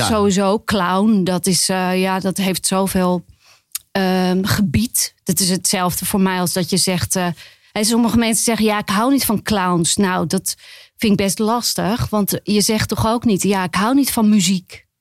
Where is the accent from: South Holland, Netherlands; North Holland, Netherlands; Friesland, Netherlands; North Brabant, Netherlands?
North Holland, Netherlands; Haarlem; ik kom uit Haarlem.